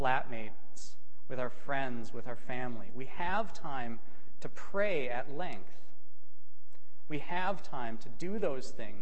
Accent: United States; Specifically, I'm an American, I like to go to McDonald's.

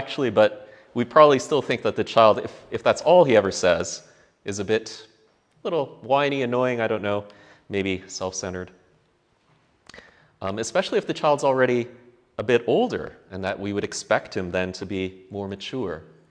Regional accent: Canada; I say that because I'm Canadian.

